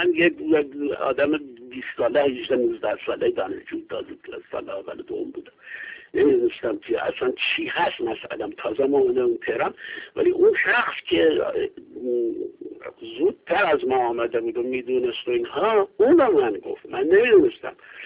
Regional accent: Iran; accent: Kurdish; first language Kurdish; Persian is a second language; خب من لهجه دارم در این زبان فارسی.

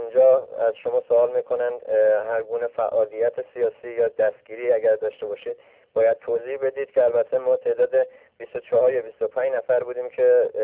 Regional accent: Karaj, Alborz, Iran; born there; متولد سال 1356 در شهرستان کرج به دنیا آمدم

